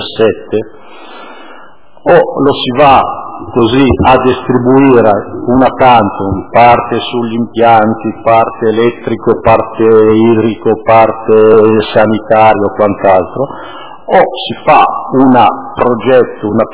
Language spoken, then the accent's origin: Italian; Muggiano, Lombardy, Italy; io sono di Muggiano